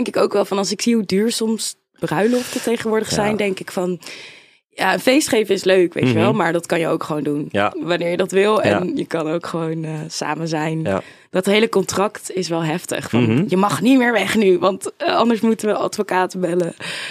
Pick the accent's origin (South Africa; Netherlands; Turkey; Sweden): Netherlands; Utrecht; Ik kom uit Utrecht.